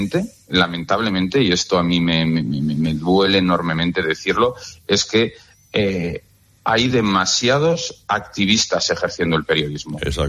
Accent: León, Castile and León, Spain; y yo, como leonés y como cazurro que soy, soy muy insistente.

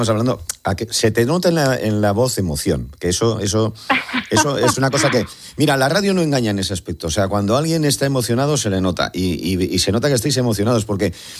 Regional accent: Bilbao, Basque Country, Spain; yo siempre digo, yo como bilbaíno que soy

